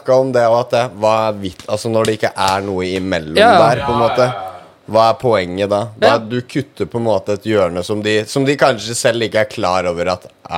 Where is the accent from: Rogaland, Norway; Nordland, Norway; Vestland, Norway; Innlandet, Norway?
Innlandet, Norway; Hamar; now in Oslo, Norway; jeg jo originalt fra Hamar. Og hva skal jeg si? Jeg er jo ikke fra Hamar, det er en løgn. Jeg er fra utenfor Hamar. Hvor det, altså, bygdemiljøet står ganske sterkt da.